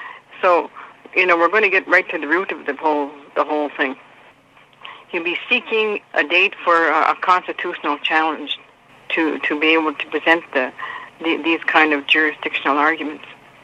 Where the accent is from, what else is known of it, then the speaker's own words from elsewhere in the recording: Bear Island, Ontario, Canada; I come from Bear Island, Lake Tomogamy